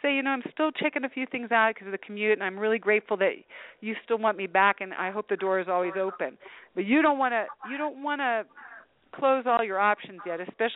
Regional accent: Delaware, United States; also born or lived in Richmond / Washington, D.C. / New York; I'm an East Coaster originally. I'm from Delaware and Richmond and D.C. and New York and everything.

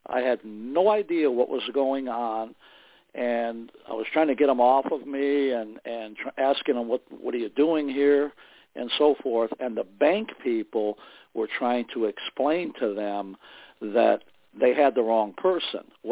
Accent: Indiana, United States; also born or lived in Chicago, Illinois; Yes, I was born in Chicago back in the day, and I'm a little bit older now. I'm 71 now. Early on, my mom wanted to live out in the country, so we moved out to Indiana

